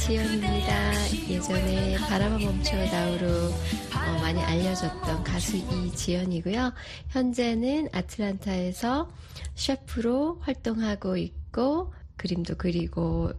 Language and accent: Korean; South Korea; 저는 뼛속 깊이 토종 한국인이죠. 한국 여자죠.